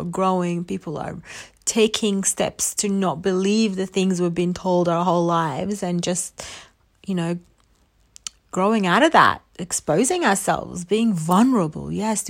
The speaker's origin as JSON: {"language": "English", "country": "Australia", "tie": "born or raised there", "also_born_or_lived": "Egypt", "said": "growing up in Australia with immigrant parents, with me immigrant myself, struggling through the who I need to be as an Egyptian and who I need to be as an Australian"}